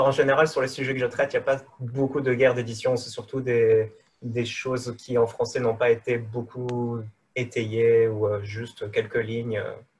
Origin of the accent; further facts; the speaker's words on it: Marseille, Provence-Alpes-Côte d'Azur, France; now in Belgium; Et moi je suis français, je viens de Marseille même si ça ne s'entend pas beaucoup.